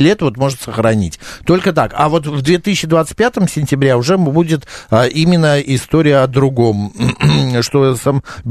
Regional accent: Russia; Я говорю: «Вы, потому что мы из России».

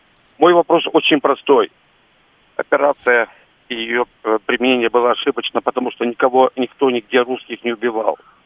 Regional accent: Moscow, Russia; Я звоню из Москвы, я водитель такси.

